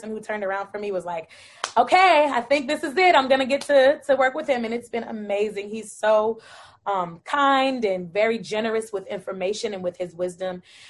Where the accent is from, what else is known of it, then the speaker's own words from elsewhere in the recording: Bowie, Maryland, United States; Yeah, I grew up in Bowie. My parents actually are from Jamaica and Guyana. My mother's from Jamaica. My father's from Guyana.